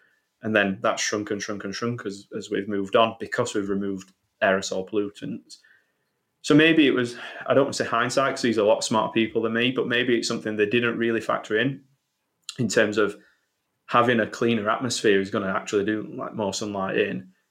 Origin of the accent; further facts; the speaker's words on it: Sheffield, Yorkshire and the Humber, United Kingdom; Like I say, I'm from Sheffield, and it's driven off steel industry from back in the day.